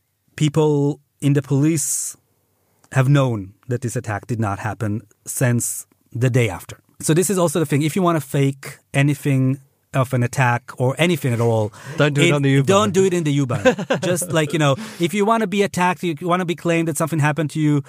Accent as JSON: {"language": "English", "town": "Jerusalem", "region": "Jerusalem District", "country": "Israel", "moved": "yes", "lives_now": "Berlin, Delaware, United States", "said": "I live in Neukölln actually since 20 years. I am originally from Jerusalem"}